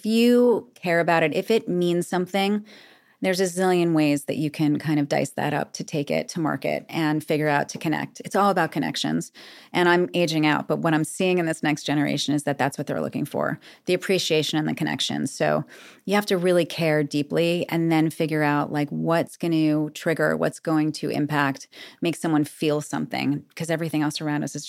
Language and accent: English; New York, United States; And so I've always had that grit, both from being a New Yorker, but also having parents in the industry.